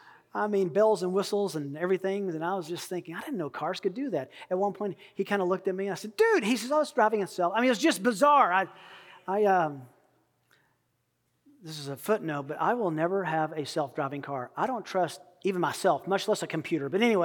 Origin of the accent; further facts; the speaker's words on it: Kansas, United States; And so I said, well, I'm from Kansas. I know farming.